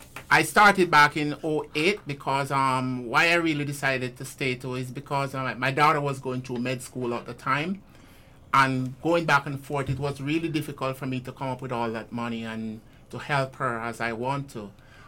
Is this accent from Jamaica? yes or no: yes; Jamaica; which it's nonsense because the first word, I'm a Jamaican.